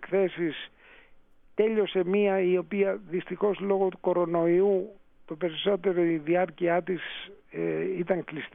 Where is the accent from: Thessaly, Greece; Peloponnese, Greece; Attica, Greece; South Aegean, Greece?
Attica, Greece; Athens; Εγώ που γεννήθηκα, μεγάλωσα στην Αθήνα από όλη μου τη ζωή